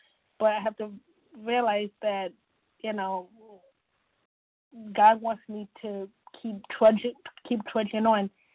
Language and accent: English; Ohio, United States; I'm from Ohio.